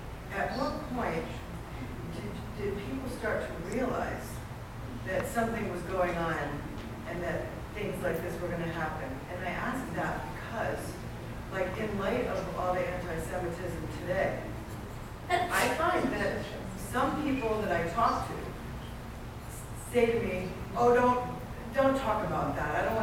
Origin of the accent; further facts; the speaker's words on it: East Coast, United States; I mean, I'm from the East Coast.